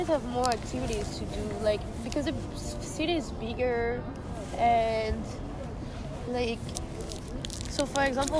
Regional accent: France; But I was raised in France by a French family.

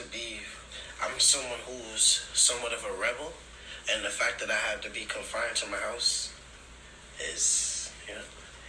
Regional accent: New York, United States; New York. America.

